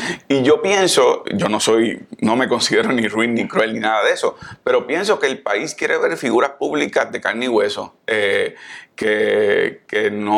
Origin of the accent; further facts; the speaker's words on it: Caguas, Puerto Rico; yo soy una persona que crecí en Caguas, en Condado Moderno, que iba a la cancha, que me metí en problemas. Y al mismo tiempo soy la persona que estudié en la Universidad de Puerto Rico, me hice abogado, estudié en Harvard.